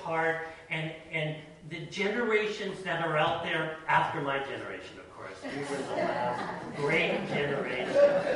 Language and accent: English; Canada; I'm Canadian.